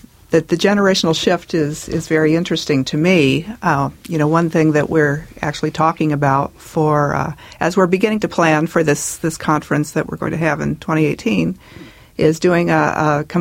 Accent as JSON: {"language": "English", "town": "Middletown", "region": "Ohio", "country": "United States", "tie": "born or raised there", "said": "My dad grew up in the East End. I grew up in Middletown."}